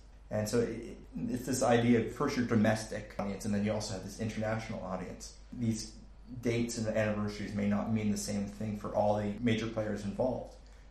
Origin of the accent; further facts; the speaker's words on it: Canada; As a Canadian, for me, it's more important because it's 75 years since the beginning of the Second World War.